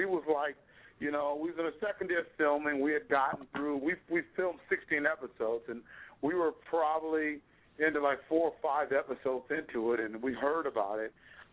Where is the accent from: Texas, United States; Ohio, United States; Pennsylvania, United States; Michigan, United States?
Texas, United States; Dallas; South, man. I'm from the South, man. I can't, ain't no hiding, man. I'm from Texas, man. Dallas, Texas area, man.